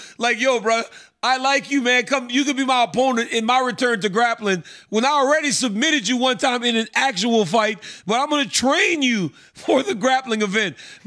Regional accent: Louisiana, United States; I said, come on, man. I'm from Louisiana.

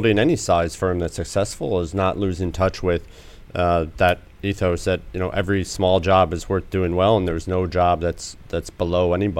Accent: Ilion, New York, United States; Small town, mill town in upstate New York called Ilion.

